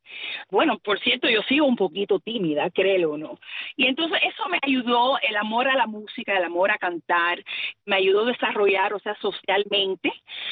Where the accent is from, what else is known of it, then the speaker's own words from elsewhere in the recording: Cuba; accent: Cuban; cualquiera que me pregunta me dice … ¿dónde tú eres? Yo soy cubana. Y igual yo hablo muy cubanaza.